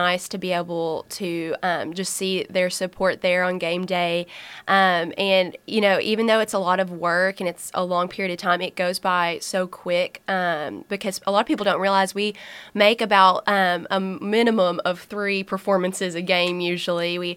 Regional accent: Jonesboro, Arkansas, United States; For me, growing up in Jonesboro, it is such a special opportunity to be a part of a program like the Spirit Squads here at A-State.

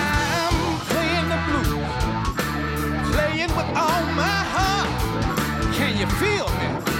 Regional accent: Mississippi, United States; This born and raised in Mississippi, around a lot of great musicians, gave me my drive.

